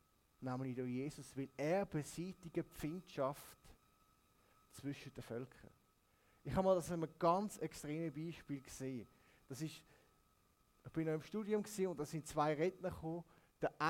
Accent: Switzerland; accent: Swiss German; Am Ende des Tages stehen die mir alle weitaus näher als Schweizer, die Schweizerdeutsch reden, wie ich. Also kein Basler, oder?

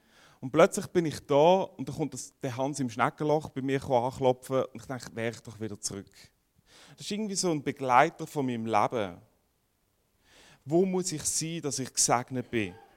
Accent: Aarau, Aargau, Switzerland; Und ich bin in der Kirche in Aarau aufgewachsen. Bin dort gross geworden, bin dort mega lange immer in die Kirche gegangen.

